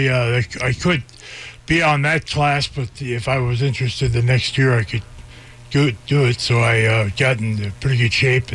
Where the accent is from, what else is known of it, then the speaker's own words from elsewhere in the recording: Minnesota, United States; Minnesota.